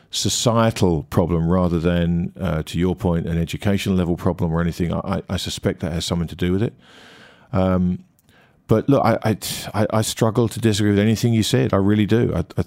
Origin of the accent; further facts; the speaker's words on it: United Kingdom; as I grew up in Britain, the culture was always finding things in people to make fun